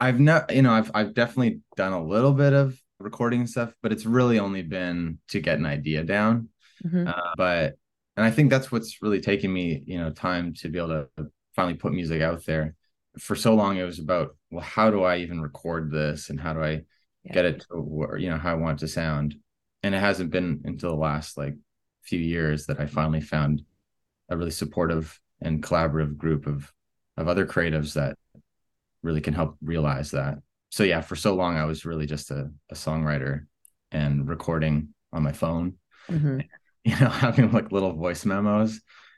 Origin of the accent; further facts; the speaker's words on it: Vancouver, British Columbia, Canada; I'm born and raised in Vancouver, and I live there currently.